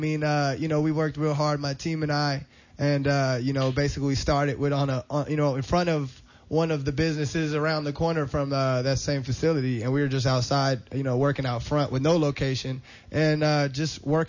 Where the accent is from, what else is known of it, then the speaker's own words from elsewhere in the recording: Oakland, California, United States; I was raised in the East Bay area in Oakland, California, and I actually was taught by a couple of local trainers in the area.